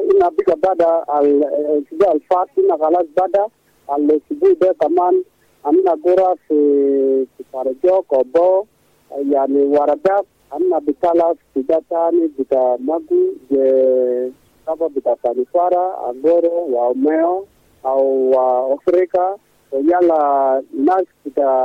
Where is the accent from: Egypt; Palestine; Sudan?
Sudan; نحن كلنا سودانيين